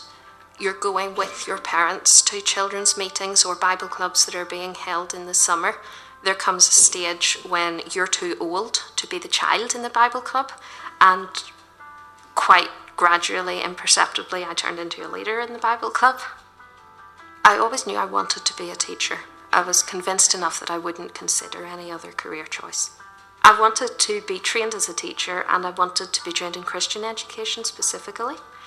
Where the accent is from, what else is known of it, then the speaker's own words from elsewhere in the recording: Lisburn, Northern Ireland, United Kingdom; I was born and brought up in Lisburn. I've lived there all my life. For the first 3 years, Mum and Dad had a house in the town, and then they bought this house out in the country, and that's where I've spent most of my life that I can remember.